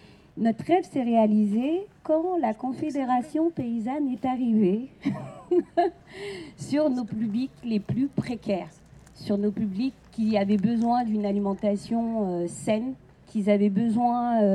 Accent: Saint-Pierre-des-Corps, Centre-Val de Loire, France; je suis de Saint-Pierre-des-Corps, à côté de Tours.

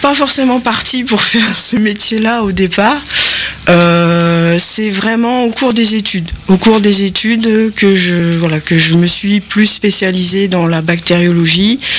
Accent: Cherbourg, Normandy, France; je suis originaire en fait de Cherbourg. dans la Manche.

